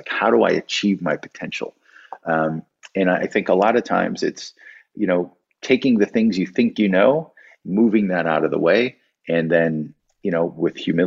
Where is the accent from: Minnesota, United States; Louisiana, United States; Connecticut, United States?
Connecticut, United States; Waterbury; born there; I spent all my time in Waterbury. I was born in Waterbury Hospital.